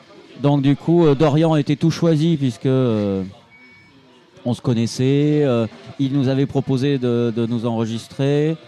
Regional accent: France; on se connaît, on est français, c'est facile de se parler sur des détails très précis.

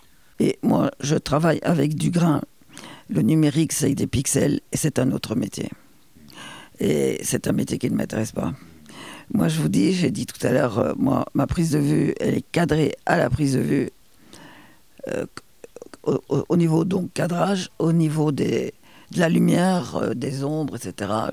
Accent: Belgium; now in Châtillon, France; Je suis belge aussi, il n'est parfait. Et voilà. Moi, j'étais à l'internat en Belgique, très jeune, à partir de 8 ans jusqu'à mes 20 ans.

